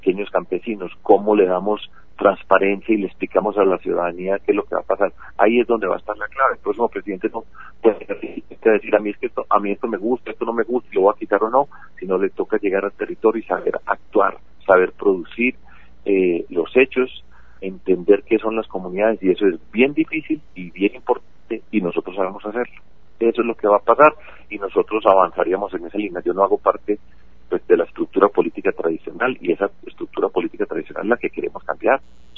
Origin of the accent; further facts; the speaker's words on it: Antioquia, Colombia; y para tantas partes de nuestro territorio, en particular mi tierra, Antioquia.